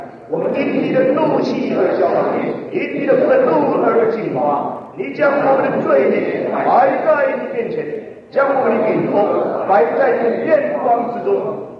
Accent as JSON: {"language": "Chinese", "country": "China", "said": "这个话语我们中国人的思想非常的靠近，人生70古来寻。"}